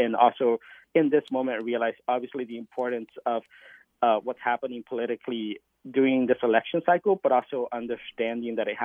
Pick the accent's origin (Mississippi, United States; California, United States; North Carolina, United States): North Carolina, United States; Siler City; because I have family in Siler City, and I grew up in Siler City, and I know a lot of people there.